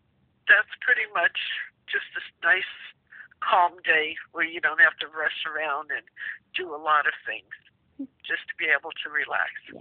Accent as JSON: {"language": "English", "town": "Wilkes-Barre", "region": "Pennsylvania", "country": "United States", "tie": "born or raised there", "lives_now": "Philadelphia, United States", "said": "And I think moving down to Philadelphia changed everything. It was just totally different than growing up in Wilkes-Barre. I never expected to move away from, you know, all my family up there."}